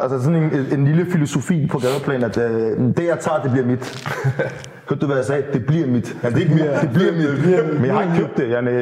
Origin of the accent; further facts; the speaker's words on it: Copenhagen, Capital Region of Denmark, Denmark; born there; vi er i København, ikke? Vi er i København, og jeg var født i Nordvest, så jeg gik på en skole, der hed Bissebjerg Skole, i 7. klasse